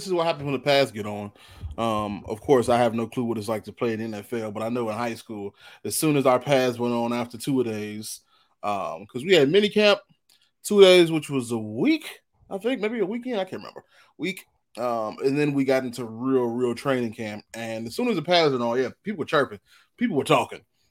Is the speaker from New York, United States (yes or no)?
no; Chicago, Illinois, United States; It could be because we're from Chicago and there are certain words you don't say.